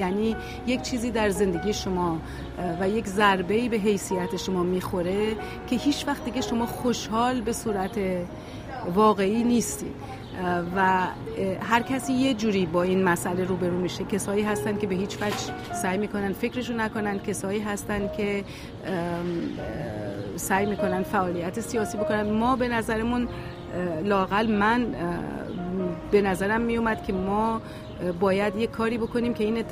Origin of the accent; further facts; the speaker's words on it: Iran; moved away as an adult; ما از ایران اومدیم با یک چمدون به عنوان دانشجو